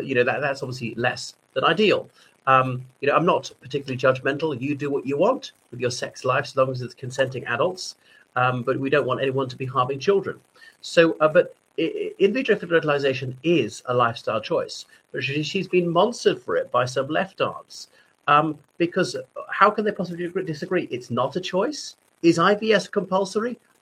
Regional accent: Ireland; from Ireland.

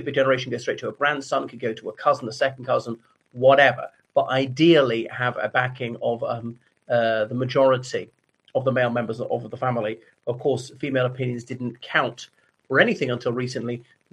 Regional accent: Ireland; from Ireland.

